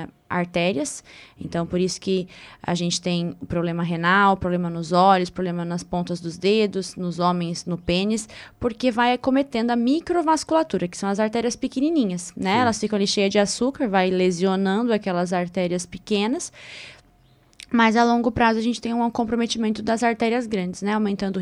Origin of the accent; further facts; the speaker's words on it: Mato Grosso do Sul, Brazil; eu sou do Mato Grosso do Sul